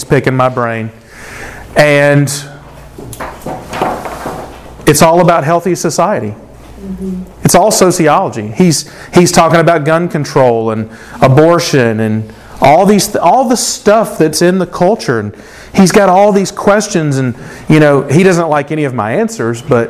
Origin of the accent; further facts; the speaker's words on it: Mississippi, United States; I love my home state. I've lived 50 years in Mississippi. I've been all over the world, but I've lived in Mississippi my whole life.